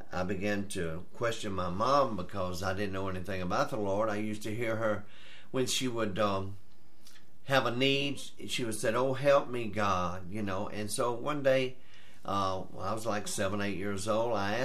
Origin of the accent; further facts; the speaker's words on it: Sandersville, Georgia, United States; born there; I was born in Washington County, Sandersville, Georgia.